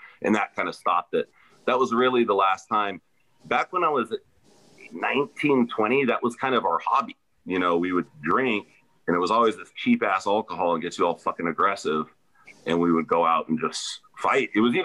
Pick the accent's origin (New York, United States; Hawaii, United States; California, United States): California, United States; Hollywood; Well, I grew up in Hollywood, like I said, and at one point we moved to an area called Glassell Park, which is like the eastern side of Hollywood.